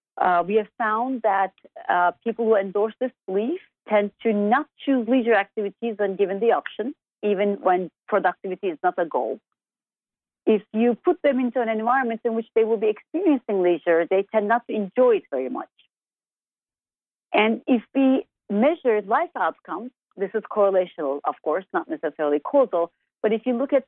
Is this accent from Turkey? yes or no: yes; Turkey; moved away as an adult; now in United States; I am originally from Turkey, and I lived about the first 20 years of my life there. And then I moved to the U.S.